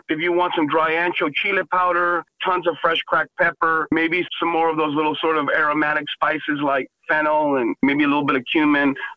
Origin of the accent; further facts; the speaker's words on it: Texas, United States; I'm also a Texan, you know what I mean?